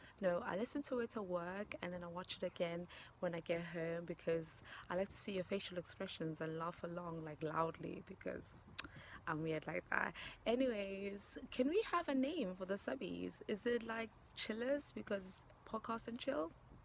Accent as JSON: {"language": "English", "country": "South Africa", "lives_now": "Oxford, United Kingdom", "said": "listener and watcher hailing from Oxford, UK. I am South African though"}